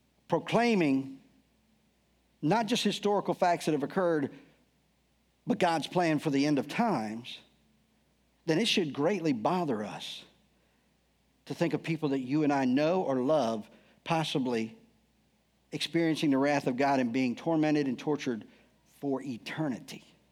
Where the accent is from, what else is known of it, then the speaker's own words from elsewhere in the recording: Eastern Shore, United States; And I'm born and raised on the Eastern Shore